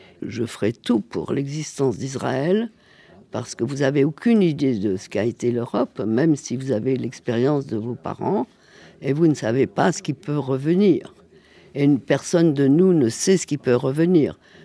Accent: France; Non, moi je suis française, je suis revenue des camps

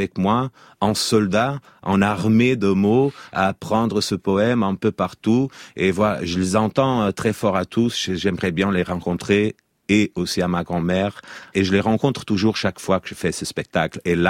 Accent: Portugal; French is a second language; je dois répondre pas juste parce que je suis portugais

